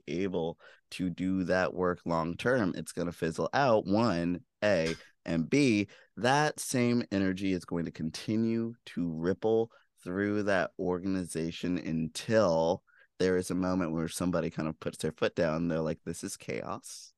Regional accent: Richmond, Virginia, United States; I'm guilty of being a founder who created this kind of whirlwind of energy as well, in my hometown too. Back when I was co-starting the Rock and Roll Camp for Girls in Richmond, Virginia.

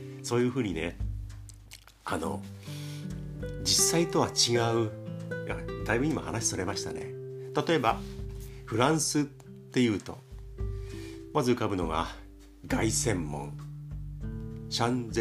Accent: Yokosuka, Kanagawa, Japan; 例えば私が生まれ育った横須賀というところ、神奈川県の横須賀市、

